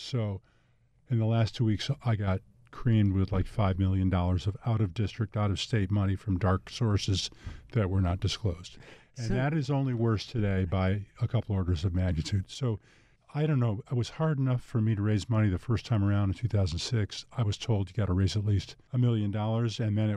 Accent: Elmira, New York, United States; No, I was raised in Elmira, New York

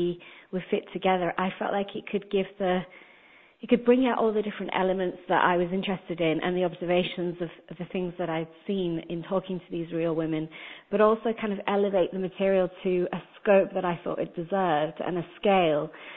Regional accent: United Kingdom; because I'm not from America. I grew up in Britain where we didn't have cheerleading

